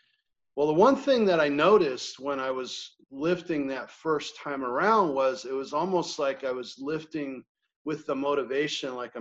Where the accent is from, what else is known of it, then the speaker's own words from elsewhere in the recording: Hawthorne, California, United States; I grew up in Hawthorne, which is down the way from here, closer to LAX.